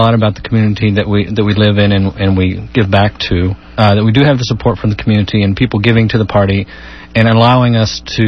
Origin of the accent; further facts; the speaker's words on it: Texas, United States; Well, I am too, from Brazoria County.